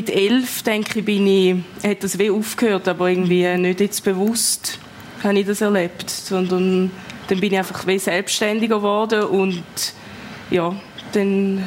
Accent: Kreuzlingen, Thurgau, Switzerland; Also ich bin am Bodensee aufgewachsen, in Kreuzlingen, und habe als Kind sehr viel gesegelt

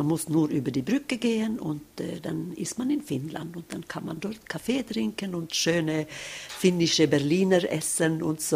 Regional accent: Norrbotten County, Sweden; ein Geldtransport, wo unterwegs war von Haparanda nach Seivis. Das ist ungefähr 10 Kilometer von wo ich aufgewachsen bin.

